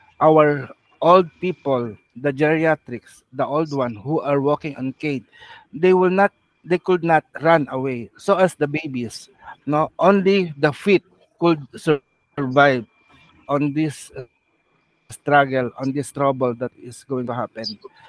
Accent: Philippines; Probably we as Filipino are easy-go-lucky.

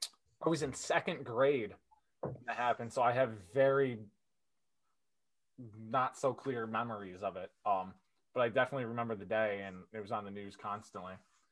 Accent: New York, United States; I'm from New York. Yeah. I'm from upstate New York. I'm not from, like, the city or anything.

